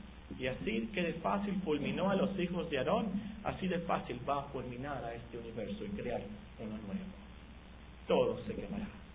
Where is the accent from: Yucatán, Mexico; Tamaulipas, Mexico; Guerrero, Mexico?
Guerrero, Mexico; born there; No nací en Sinaloa. Nací en Guerrero. Pero mis padres son de la Ciudad de México.